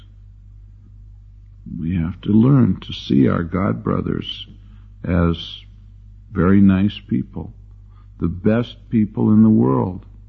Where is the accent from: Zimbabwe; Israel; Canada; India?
Canada; now in United States